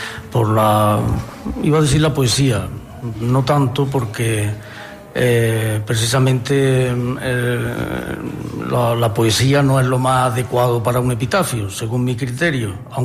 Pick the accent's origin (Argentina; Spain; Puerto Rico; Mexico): Spain; Monturque, Andalusia; yo llevo algunos años afincado aquí en Monturque, aunque soy de Monturque, pero está muchos años fuera, y llevo aquí algún tiempo afincado en Monturque